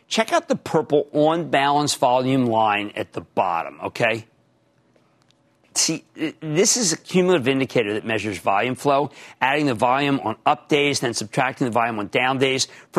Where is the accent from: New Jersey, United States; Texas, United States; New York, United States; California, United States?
New Jersey, United States; Hey, why don't we go to Ann in my home state of New Jersey?